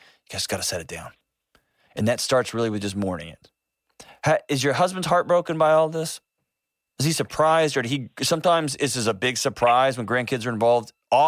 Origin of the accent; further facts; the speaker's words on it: Texas, United States; I'm from Texas. 4 hours is your next door neighbor, right?